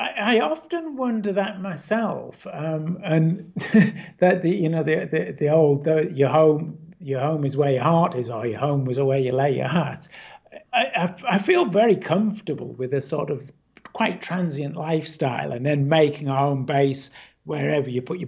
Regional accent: Australia; now in France; be Australia. Although I've now just got residency in France, so France technically is currently my home country.

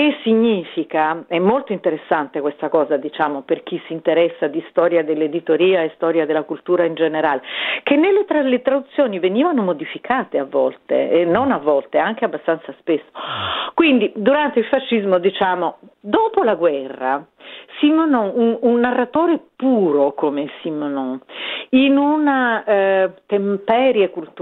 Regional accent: Naples, Campania, Italy; io sono napoletana e ho fatto l'università a Napoli

